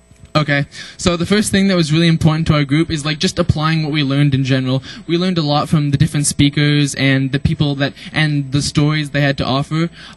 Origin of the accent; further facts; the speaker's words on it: Canada; now in Kuwait; I'm from Canada, but I live in Kuwait, which is in the Middle East.